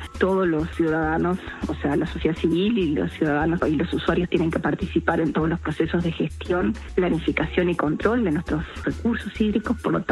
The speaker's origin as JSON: {"language": "Spanish", "country": "Uruguay", "said": "Como uruguayos, en este momento estamos frente a una sequía y una crisis de la calidad de nuestras aguas"}